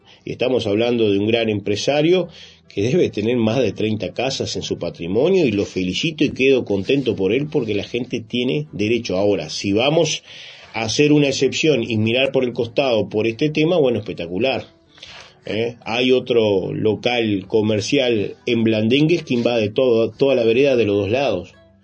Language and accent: Spanish; Artigas, Uruguay; nos duele como artiguenses, nos duele como uruguayos